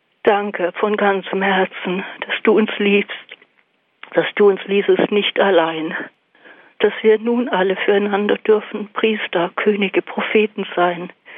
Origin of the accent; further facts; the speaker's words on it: Malsch, Baden-Württemberg, Germany; ich bin aus Malsch